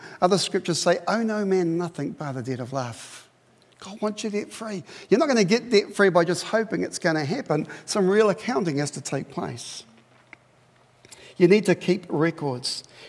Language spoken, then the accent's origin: English; Papua New Guinea; now in New Zealand; I grew up in Papua New Guinea in the bush. When I came to New Zealand, we were really, really poor